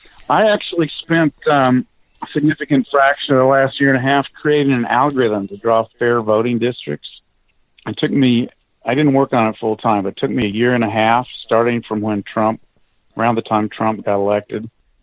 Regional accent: Missouri, United States; I would say that four was typical in the 50s, at least when I grew up in Missouri.

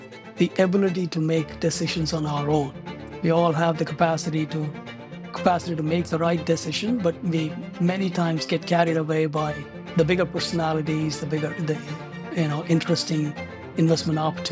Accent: India; moved away as an adult; I'm originally from India. I came here as a student pursuing graduate studies in accounting and forgot to buy a ticket back home. And I've stayed here ever since.

